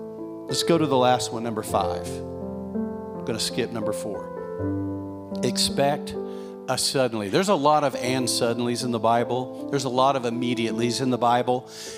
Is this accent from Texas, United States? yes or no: yes; Texas, United States; I was raised in West Texas. I tend to be very independent. I was raised that way.